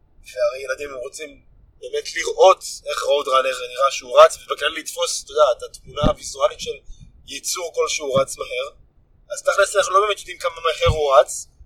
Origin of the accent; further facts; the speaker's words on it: Beersheba, Southern District, Israel; אני … מבאר שבע, מהדרום.